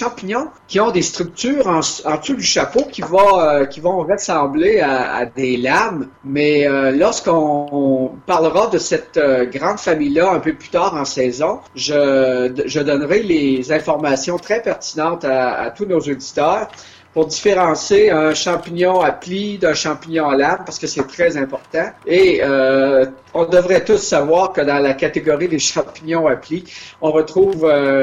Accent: Quebec, Canada; ma région d'origine, c'est l'Abitibi-Témiscamingue

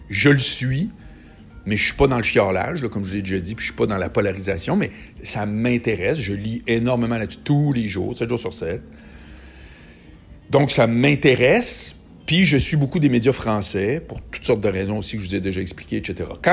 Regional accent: Montréal, Quebec, Canada; je suis à Montréal, je suis un Canadien avec mon dollar de pauvre

